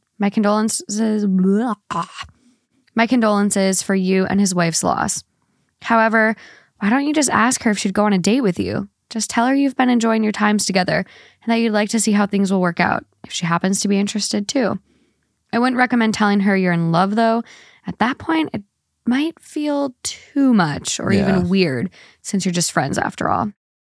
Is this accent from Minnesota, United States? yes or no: yes; Minnesota, United States; now in Los Angeles, United States; I'm from Minnesota.